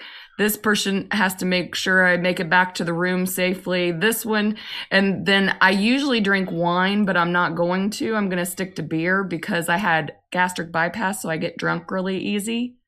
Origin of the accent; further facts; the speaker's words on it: Indiana, United States; No, we're from Indiana.